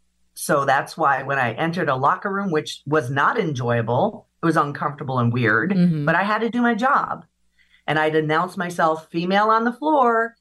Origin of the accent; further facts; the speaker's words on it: New York, United States; I grew up in Western New York. That's my jam.